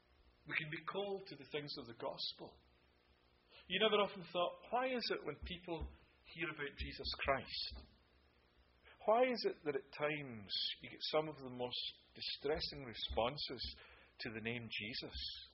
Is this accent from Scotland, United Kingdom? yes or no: yes; Scotland, United Kingdom; I'm from Scotland, so everything's deep fried. Even Mars bars.